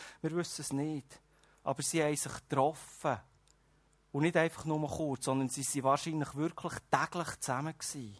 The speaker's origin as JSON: {"language": "German", "country": "Switzerland", "said": "das sind wir Schweizer gut"}